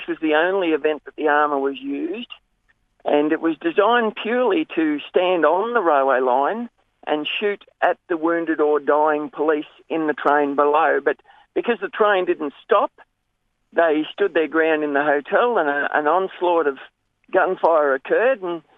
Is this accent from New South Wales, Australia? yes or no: no; Greta, Victoria, Australia; Well, I'm born and bred in Greta. I've lived there most of my life.